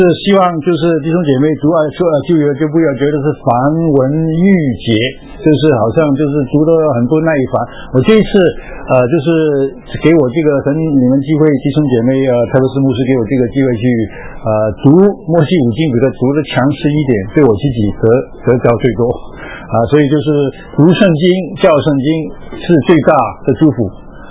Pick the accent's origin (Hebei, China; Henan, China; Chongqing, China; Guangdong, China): Guangdong, China; 我们广东人是要吃这个甜的东西过年